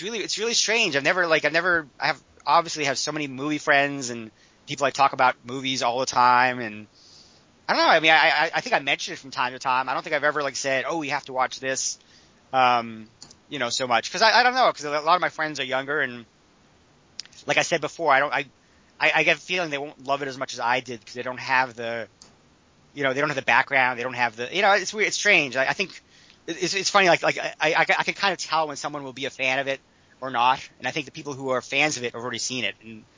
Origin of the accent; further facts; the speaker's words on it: Massachusetts, United States; also born or lived in Connecticut; I was raised in New England. I was in Massachusetts and Connecticut.